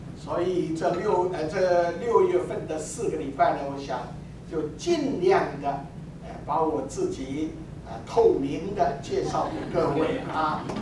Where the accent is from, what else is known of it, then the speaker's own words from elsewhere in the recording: Taiwan; 我是台湾人，那么是台湾的乡下啊，乡下人。